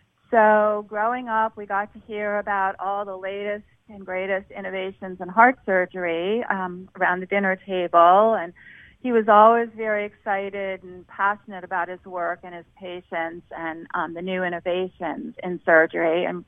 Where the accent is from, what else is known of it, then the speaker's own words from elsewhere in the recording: Connecticut, United States; So I grew up in Connecticut, basically, and my sport was sailing starting at age 9